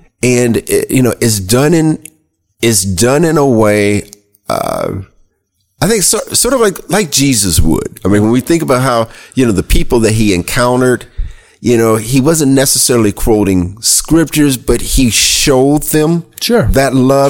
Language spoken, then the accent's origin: English; Ohio, United States; also born or lived in Michigan / Arizona; now in Tallahassee, United States; Well, I'm originally from Ohio.